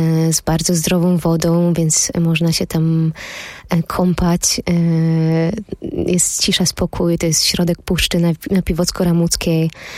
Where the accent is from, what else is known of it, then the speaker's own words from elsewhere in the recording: Jabłonka, Warmian-Masurian Voivodeship, Poland; also born or lived in Mława; to jest moja rodzinna miejscowość. Tam w Mławie się urodziłam, mieszkałam przez kilka lat. Później przeprowadziliśmy się z rodzicami na wieś, na Mazury. No i to postrzegam jako takie moje rodzinne, prawdziwe miejsce, oazy.